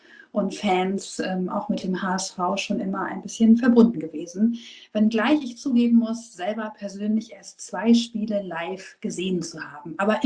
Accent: Hamburg, Germany; born there; Ich bin nämlich gebürtige Hamburgerin und als Hamburgerin bin ich natürlich auch Patriotin.

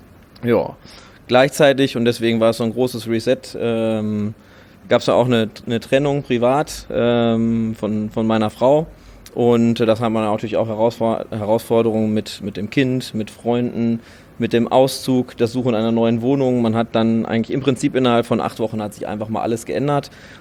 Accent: Unna, North Rhine-Westphalia, Germany; now in Düsseldorf, Germany; ich bin 39 Jahre alt, ich komme ursprünglich aus Unna und lebe jetzt hier in Düsseldorf

